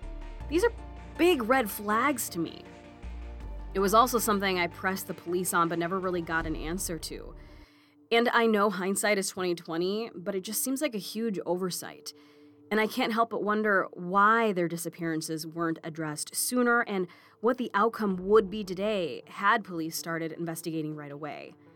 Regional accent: Stevens Point, Wisconsin, United States; I grew up in Stevens Point, which is pretty much smack dab in the middle of Wisconsin.

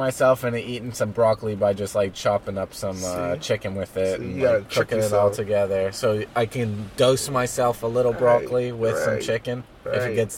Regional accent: New Jersey, United States; People they think I'm a Jewish grandma. I say I'm from New Jersey.

